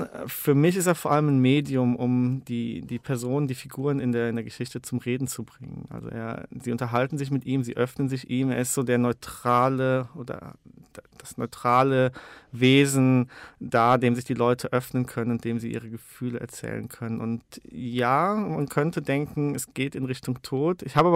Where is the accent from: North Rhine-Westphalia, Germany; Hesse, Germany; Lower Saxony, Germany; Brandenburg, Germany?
North Rhine-Westphalia, Germany; Kommern; also born or lived in Euskirchen; ich bin in Euskirchen geboren, bin aber aufgewachsen in einem noch kleineren Dorf, so 15 Minuten von Euskirchen. Das heißt Kommern und einer noch kleineren Stadt Mechernich.